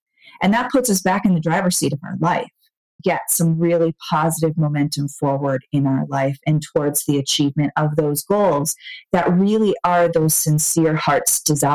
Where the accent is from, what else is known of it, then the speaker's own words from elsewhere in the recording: Wisconsin, United States; moved away as an adult; When I was 21, I moved from Wisconsin out to California, and I'm going to start this e-commerce business.